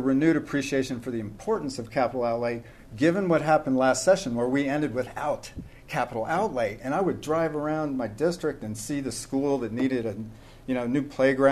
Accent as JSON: {"language": "English", "country": "Ireland", "said": "And so at that point, it was like, I'm Irish. I'm sorry."}